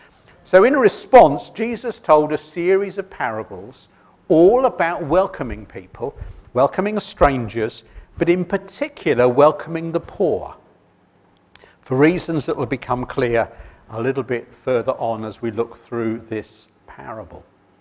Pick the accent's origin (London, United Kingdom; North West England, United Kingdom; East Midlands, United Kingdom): London, United Kingdom; now in Steyning, United Kingdom; I live in Stenning, wonderful rural place. I'm a Londoner, so I'd lived for 42 years in West London beforehand.